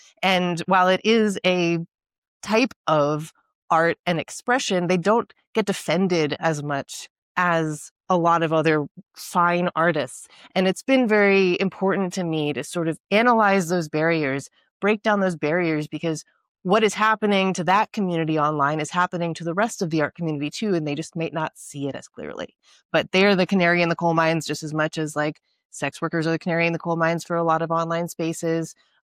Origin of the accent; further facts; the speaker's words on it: United States; I am from the United States. I live in Europe, so I have my feet in sort of both policy places